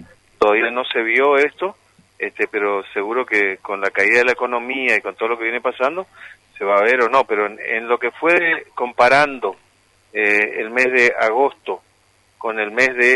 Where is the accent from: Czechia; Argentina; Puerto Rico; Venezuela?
Argentina; La verdad, sufro una gran desilusión como argentino en ese sentido, ¿no?